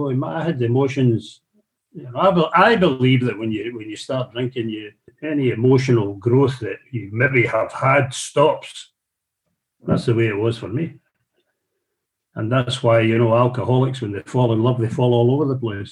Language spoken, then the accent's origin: English; Glasgow, Scotland, United Kingdom; So growing up in the Gorbals, which was a kind of rough area of Glasgow with … I learned how to look after myself, you know.